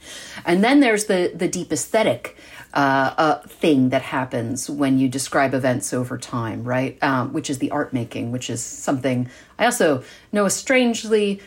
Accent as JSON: {"language": "English", "town": "Atlanta", "region": "Georgia", "country": "United States", "tie": "born there", "said": "I was born in Atlanta because my dad was a research psychologist, ran a lab down at Emory. They were from New York, but I was whelped there."}